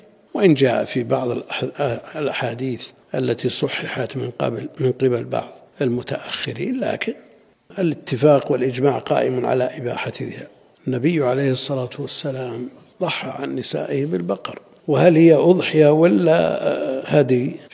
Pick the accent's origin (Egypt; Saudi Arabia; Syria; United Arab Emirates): Saudi Arabia; Najd; عندنا في نجد ما يؤكل لحم البقر،